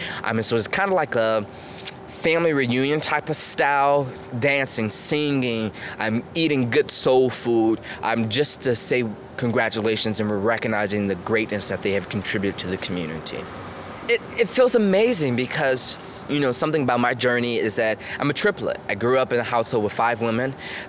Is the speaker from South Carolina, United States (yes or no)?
no; Chicago, Illinois, United States; Being a Chicagoan is an identity. It means that you're resilient.